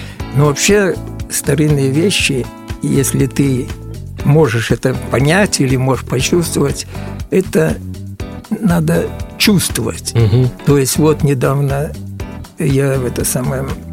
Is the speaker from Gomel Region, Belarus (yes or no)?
yes; Gomel, Gomel Region, Belarus; родина – это Беларусь, более конкретно Гомель. И до 12 лет Банная аллея. Сейчас немножко другой адрес изменился. Но это родина, это родная земля